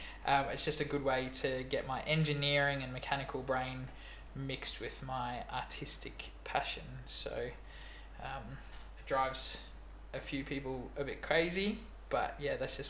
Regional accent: South Africa; now in Melbourne, Australia; I've lived in Australia longer than I did in South Africa, so I am an Australian citizen, very proud Australian

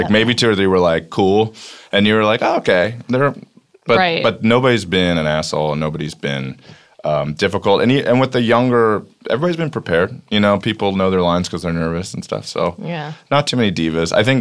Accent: Maryland, United States; I grew up in Maryland. I went to school at UMass, and I didn't know anyone.

